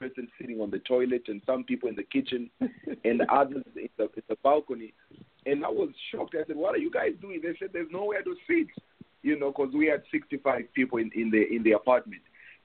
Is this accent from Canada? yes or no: no; Botswana; moved away as an adult; now in United States; When I came from Botswana, I before I came to the United States, I was running a church in Botswana